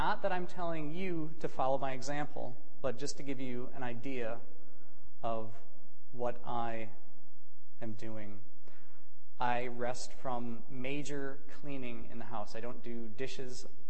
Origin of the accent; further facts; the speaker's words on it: United States; Specifically, I'm an American, I like to go to McDonald's.